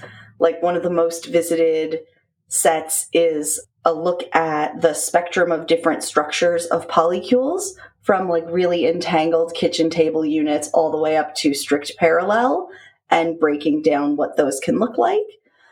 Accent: New England, United States; Look, I'm not actually mean. I'm from New England.

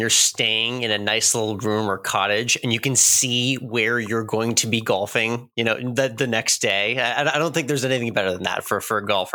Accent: Northeast, United States; moved away; So I'm from the Northeast. So I know all about being like mean and turnoffish and obnoxious to people you don't know. So when I moved down here, I was pleasantly surprised by that.

